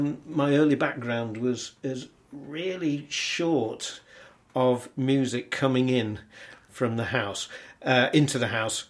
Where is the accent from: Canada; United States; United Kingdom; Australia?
United Kingdom; Timperley, North West England; I'm from Timperley in Cheshire. That's where I was born and brought up.